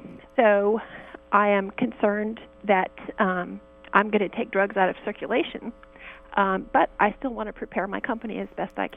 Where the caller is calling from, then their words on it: San Francisco, California, United States; San Francisco.